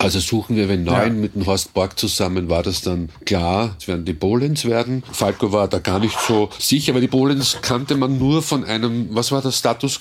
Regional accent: Austria; kurz nach … gab es bei uns in Österreich Wellerspray, da war der riesengroß plakatiert, überall.

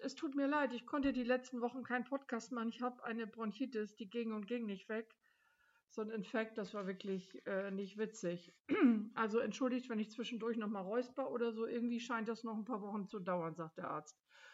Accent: Germany; aber egal, wir sind ja auch Deutsche und die haben auch eine andere Einstellung.

